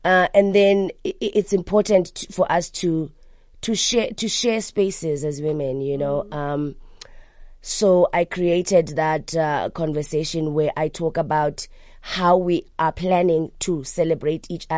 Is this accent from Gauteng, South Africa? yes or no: yes; Soweto, Gauteng, South Africa; I want to do it in Soweto, like to give it that thing, because I am from Soweto, you know?